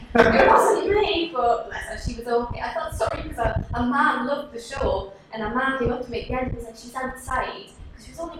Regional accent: North East England, United Kingdom; I'm Geordie, I have anything.

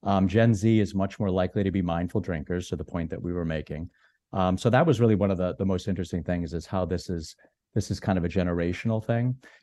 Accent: Massachusetts, United States; My home state of Massachusetts was number one or number 50

